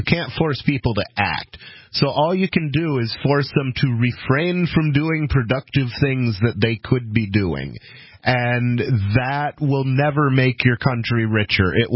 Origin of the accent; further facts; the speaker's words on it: Ann Arbor, Michigan, United States; I'm from Ann Arbor, which is just a little bit outside Detroit.